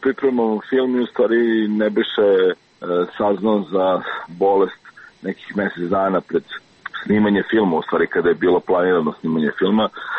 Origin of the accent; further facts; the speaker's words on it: Belgrade, Serbia; ja sam rođen u Beogradu i odrastao u Beogradu.